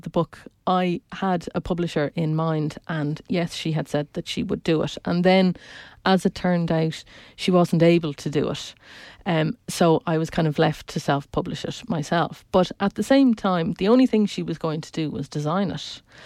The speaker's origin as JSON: {"language": "English", "town": "Clontarf", "region": "Leinster", "country": "Ireland", "said": "the fact that I was from Clontarf and my parents had lived there for 50 years, it meant that I knew a lot of people"}